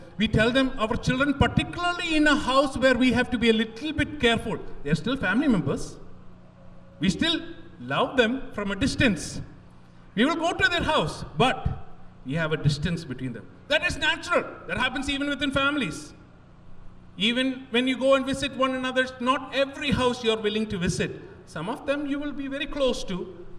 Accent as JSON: {"language": "English", "country": "United Arab Emirates", "tie": "born or raised there", "said": "when I go to India, I grew up in the Middle East, in UAE."}